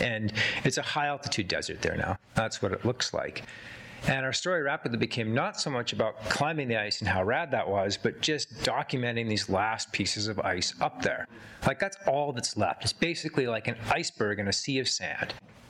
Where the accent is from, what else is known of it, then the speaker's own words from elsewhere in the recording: Canadian Rockies, Canada; I grew up in the Canadian Rockies here with my dad, noted conservationist and author